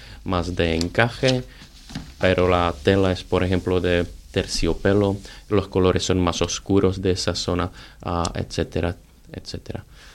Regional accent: Ostrava, Moravian-Silesian Region, Czechia; Spanish is a second language; soy de Ostrava, nacido en la parte de Ostrava que es la Silesiana, detrás, de la, detrás del río Ostravice, porque ese río dividía la Silesia de la Moravia.

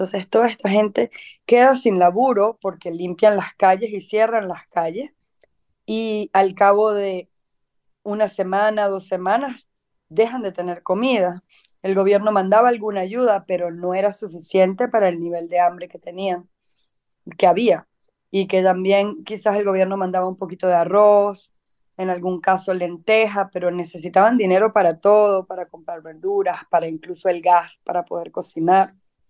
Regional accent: Venezuela; also born or lived in India; yo soy venezolana, de trabajo social en Venezuela

